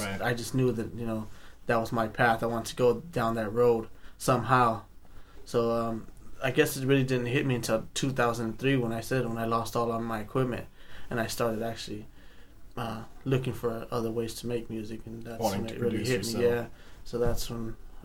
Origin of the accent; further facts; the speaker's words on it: Compton, California, United States; also born or lived in Paramount; I grew up in Compton until I was close to 18 years old, and then I moved to the Bay Area.